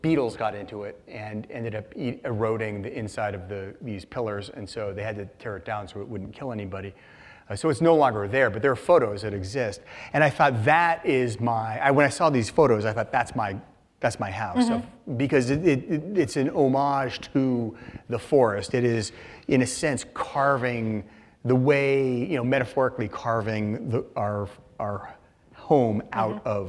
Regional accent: Seattle, Washington, United States; especially in this neighborhood that I grew up near in North Seattle called the Highlands

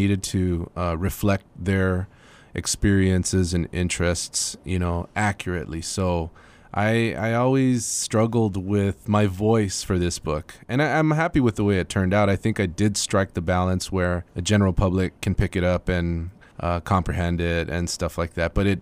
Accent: El Paso, Texas, United States; I grew up in El Paso in the Lower Valley. So I was familiar with that, environment and, you know, went to school with kids that were involved in gangs and stuff like that.

